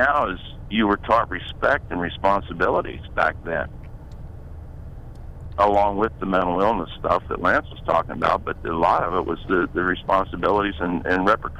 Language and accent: English; Muncie, Indiana, United States; I mean, when I was a kid growing up in Muncie